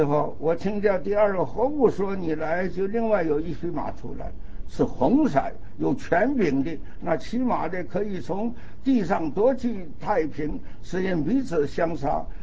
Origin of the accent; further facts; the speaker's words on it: Northeast China, China; 我在哈尔滨，东北，我的家乡啊在东北，我就在哈尔滨，我因为读书在那边。